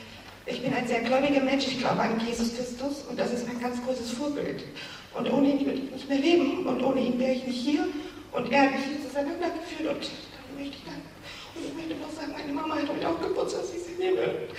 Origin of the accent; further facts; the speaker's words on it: Neumünster, Schleswig-Holstein, Germany; Ich komme aus Neumünster in der Nähe von Kiel.